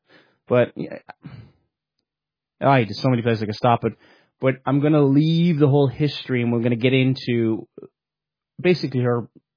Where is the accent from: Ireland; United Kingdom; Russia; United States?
Ireland; Cork, Munster; I'm from the Republic of Ireland in Cork